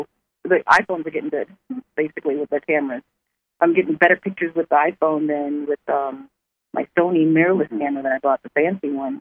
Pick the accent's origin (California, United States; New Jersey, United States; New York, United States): California, United States; Los Angeles; we're from Los Angeles, and this is our third time up here.